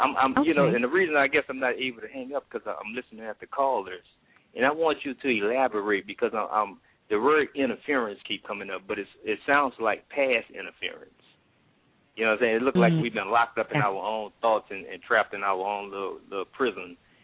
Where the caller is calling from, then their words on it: New Orleans, Louisiana, United States; I'm calling from New Orleans.